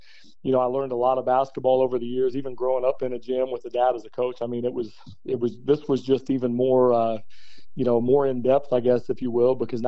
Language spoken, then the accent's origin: English; Logan, Kansas, United States; I grew up in Logan, Kansas, really small town up north of Hays.